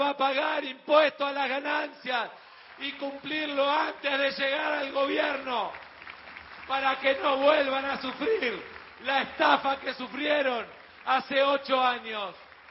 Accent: Buenos Aires Province, Argentina; con el orgullo de saber como bonaerense que soy, como nacido en el conurbano que soy

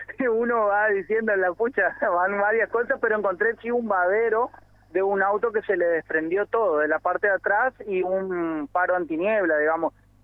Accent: Resistencia, Chaco, Argentina; yo soy de Resistencia, vivo cerca del centro. Justamente estoy en Julio Roca y calle 1.

